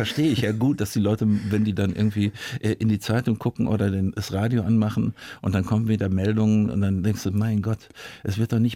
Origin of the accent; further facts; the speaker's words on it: North Rhine-Westphalia, Germany; Ich komme aus dem Ruhrgebiet, da ist das normal.